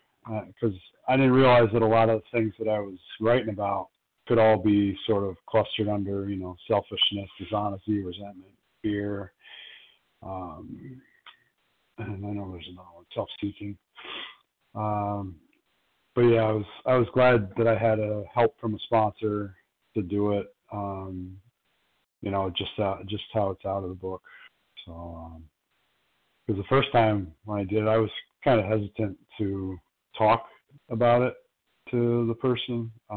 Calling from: New York, United States; New York.

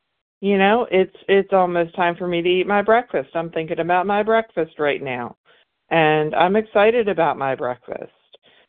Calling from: Mississippi, United States; Good morning, family. … I'm calling from Mississippi.

